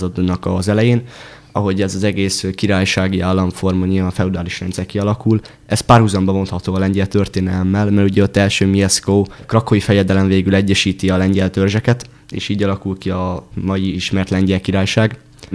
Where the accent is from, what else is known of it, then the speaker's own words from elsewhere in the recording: Kállósemjén, Szabolcs-Szatmár-Bereg, Hungary; also born or lived in Debrecen; Én 2007. november 13-án születtem Debrecenbe. Kállós Emlyénben a Kállai Miklós Általános Iskolába jártam. Nyilván én ott nőttem fel ismerős közegben.